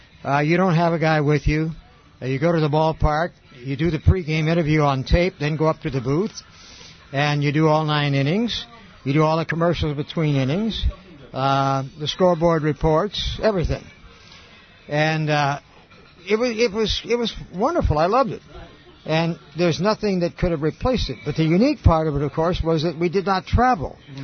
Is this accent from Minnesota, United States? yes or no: no; Illinois, United States; I grew up in Illinois, halfway between Chicago and St. Louis.